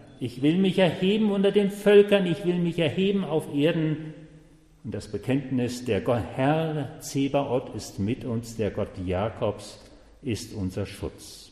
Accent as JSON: {"language": "German", "region": "Hesse", "country": "Germany", "tie": "born or raised there", "said": "In Hessen, da wo ich groß geworden bin, wo ich zuletzt Dienst hatte"}